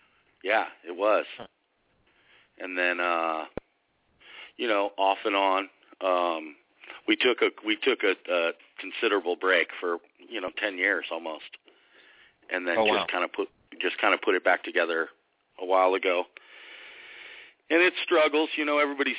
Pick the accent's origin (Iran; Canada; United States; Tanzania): United States; Sonoma, California; We're all originally from Sonoma, California.